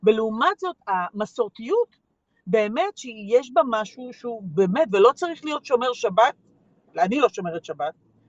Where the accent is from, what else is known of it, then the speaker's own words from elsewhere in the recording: Tel Aviv, Tel Aviv District, Israel; גדלתי בצפון תל אביב